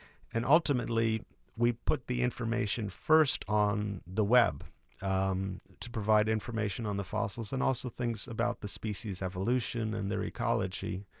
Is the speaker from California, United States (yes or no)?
no; New York City, New York, United States; Originally, I'm from New York City.